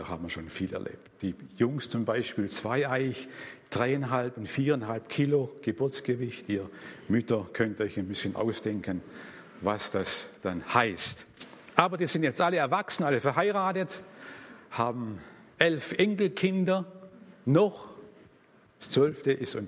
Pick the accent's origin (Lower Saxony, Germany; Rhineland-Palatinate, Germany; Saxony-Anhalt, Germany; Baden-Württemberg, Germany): Baden-Württemberg, Germany; Schönaich; Ich bin aufgewachsen in Schöneich bei Böblingen, Großraum Stuttgart, dort auch zur Schule gegangen, habe meine Lehre gemacht